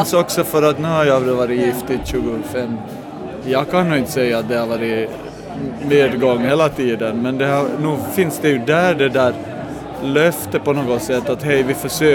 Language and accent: Swedish; Ostrobothnia, Finland; men vi är ju både från Österbotten och där var det ju sådär att man skulle gifta sig.